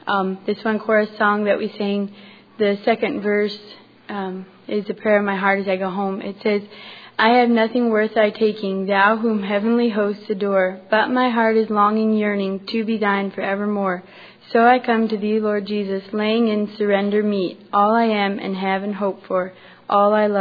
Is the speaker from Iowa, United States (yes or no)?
yes; Cologne, Iowa, United States; I'm from Cologne, Iowa.